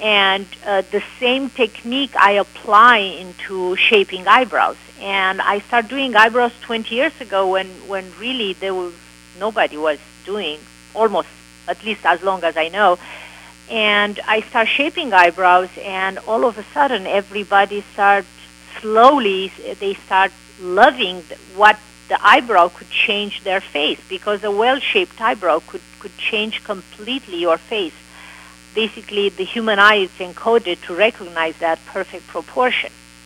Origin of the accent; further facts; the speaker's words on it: Romania; born there; English is a second language; I was born in Romania, and I went to art school and studied construction and architecture.